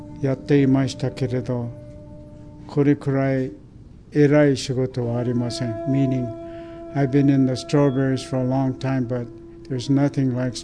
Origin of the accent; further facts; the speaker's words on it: San Francisco, California, United States; born there; I was born in San Francisco on April the 2nd, 1918.